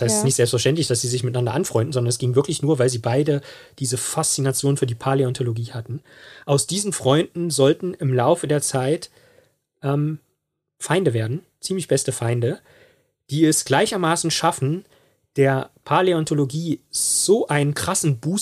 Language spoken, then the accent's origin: German; Erfurt, Thuringia, Germany; born there; oder auch meine Geburtsstadt Erfurt, zweitälteste deutsche Uni